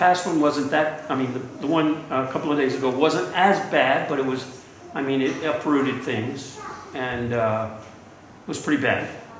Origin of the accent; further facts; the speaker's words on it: Louisiana, United States; I'm from Southwest Louisiana, and we live below sea level.